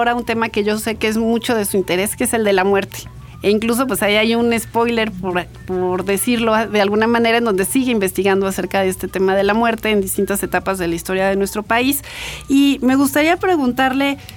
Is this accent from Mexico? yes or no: yes; Mexico; siempre hemos sido como mexicanos sanguinarios